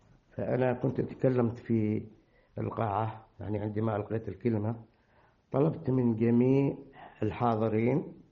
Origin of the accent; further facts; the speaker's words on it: Yemen; نحن في اليمن نعتبر أنفسنا قلبين في جسد واحد